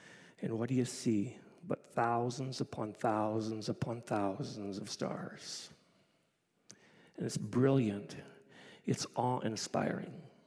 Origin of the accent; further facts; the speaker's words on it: Rosthern, Saskatchewan, Canada; As a kid, I grew up in Rostern, Saskatchewan. And out of Rostern, 5 miles east, would be our farm.